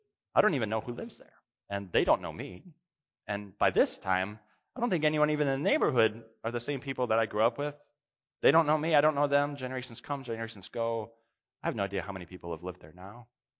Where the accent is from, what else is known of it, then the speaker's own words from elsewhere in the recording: Brooklyn Center, Minnesota, United States; I grew up in Brooklyn Center, Minnesota, a northwest suburb of Minneapolis, at 4612 65th Avenue North.